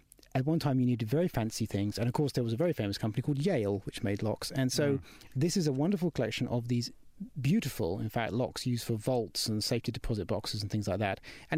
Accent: United Kingdom; as a British person

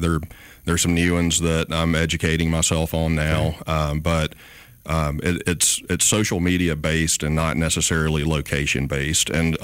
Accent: Athens, Alabama, United States; now in Mobile, United States; I didn't grow up in Mobile. I grew up outside of Athens, Alabama, in a cow pasture

